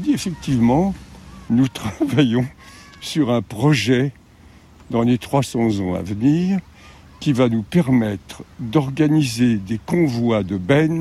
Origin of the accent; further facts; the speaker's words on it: Brittany, France; accent: Breton; je retrouve mon accent breton d'origine.